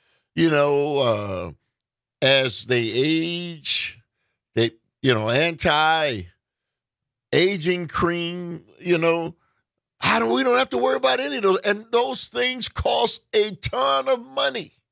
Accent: Milwaukee, Wisconsin, United States; and 101 FM The Shaw, and my hometown of Milwaukee.

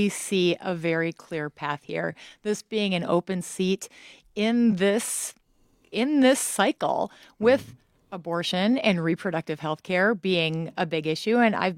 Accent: Kaukauna, Wisconsin, United States; I grew up in Kaukauna, Wisconsin, just south of where we are. I'm a proud ghost.

